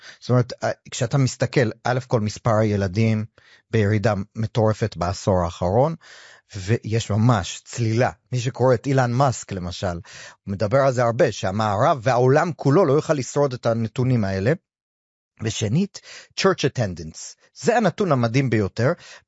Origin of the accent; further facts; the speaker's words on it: Brooklyn, New York, United States; now in Israel; אם אני נולדתי בארצות הברית, שומעים מהמפתח, וגם נולדתי בברוקלין למשפחה חרדית, וגדלתי בארצות הברית